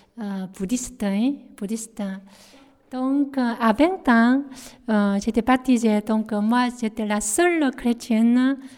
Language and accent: French; South Korea; French is a second language; Je suis venue de la Corée.